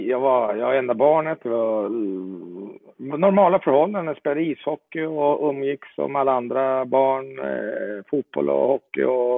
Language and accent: Swedish; Jordbro, Stockholm County, Sweden; jag är uppvuxen i Jordbro söder om Stockholm. Och när jag var ung, då var Jordbro ett ganska nytt område.